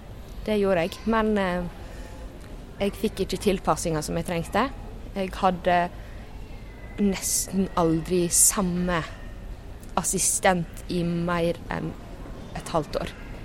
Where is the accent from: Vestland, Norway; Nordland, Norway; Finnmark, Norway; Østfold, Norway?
Vestland, Norway; Jølster; Jeg fra Jølster. Det en liten plass I Sunnfjord, altså midt I Sognefjordene.